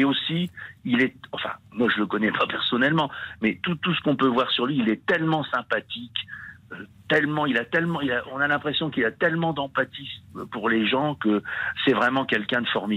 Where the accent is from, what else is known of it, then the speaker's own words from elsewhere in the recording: Valenciennes, Hauts-de-France, France; born there; Et puis moi je suis dans les Alpes de Haute-Provence, mais je suis né à Valenciennes, que vous connaissez bien.